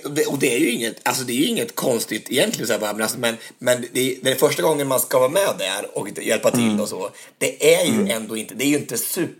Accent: Örebro County, Sweden; Jag är från Närke också

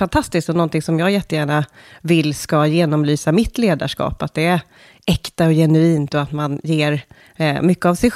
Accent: Karlstad, Värmland, Sweden; Jag kommer från Karlstad. Mm. Så jag är född och uppvuxen i Karlstad.

